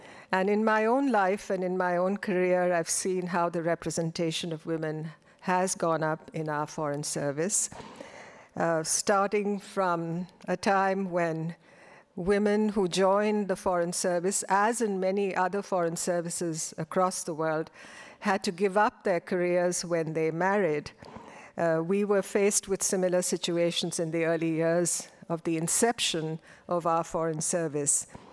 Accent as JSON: {"language": "English", "country": "India", "said": "as an Indian, immersed in the experience of being Indian, perhaps it's less of a challenge because, you know, people like me who live in India, who are born in India, who belong to the soil of India, we live there, we breathe the air of India."}